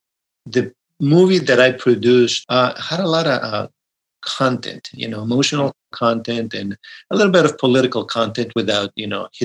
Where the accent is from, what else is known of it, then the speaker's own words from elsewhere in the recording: Mexico; English is a second language; being an actor while I was growing up in Mexico wasn't necessarily the cool thing to say.